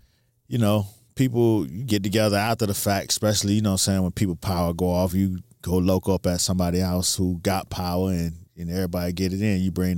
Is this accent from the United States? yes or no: yes; Miami, Florida, United States; But none of them really hit Miami while I was there.